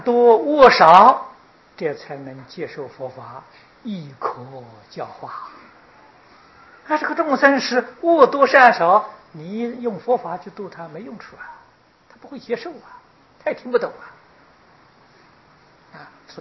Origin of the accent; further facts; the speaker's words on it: Taiwan; 从前外国人瞧不起我们台湾人，今天我们台湾人在外国瞧不起外国人